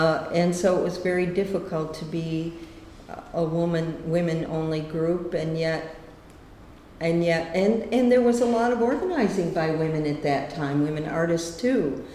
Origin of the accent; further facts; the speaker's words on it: United States; And then I, as an American person, wasn't used to seeing